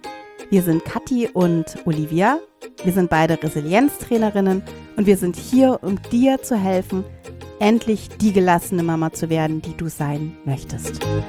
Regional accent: Munich, Bavaria, Germany; Ich bin ja aus dem Westen von München hier

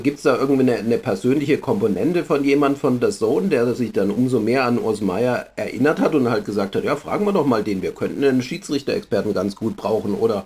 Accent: Pforzheim, Baden-Württemberg, Germany; weil ich jetzt so begeistert Pforzheim erwähnte, wenn Sie es nicht wissen, das ist eben meine Heimatstadt.

